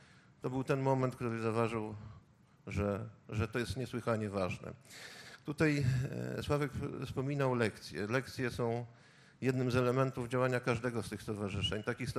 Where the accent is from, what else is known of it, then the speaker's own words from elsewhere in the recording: Warsaw, Masovian Voivodeship, Poland; ja pochodzę akurat z rodziny warszawskiej, tata brał udział w Powstaniu Warszawskim.